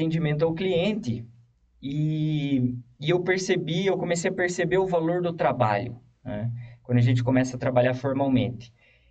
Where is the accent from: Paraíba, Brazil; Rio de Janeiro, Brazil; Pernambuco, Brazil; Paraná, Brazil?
Paraná, Brazil; Matinhos; Eu sou natural lá de Matinhos, litoral do Paraná, e eu sou um caiçara raiz, porque eu sou filho e neto de caiçara, né? Então a minha avó nasceu em Matinhos, na época que Matinhos nem município era.